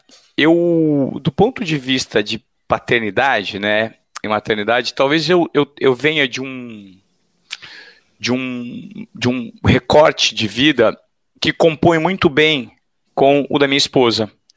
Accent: Presidente Venceslau, São Paulo, Brazil; Eu me lembro que eu fui criado em Venceslau

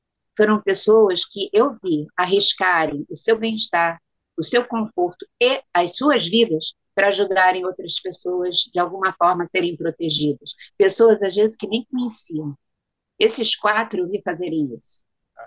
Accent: Rio de Janeiro, Brazil; born there; porque meu pai era maranhense, minha mãe era gaúcha, e eu nasci aqui no Rio e eles moravam aqui no Rio. Meu pai tinha saído do Maranhão muito tempo, muitos anos antes

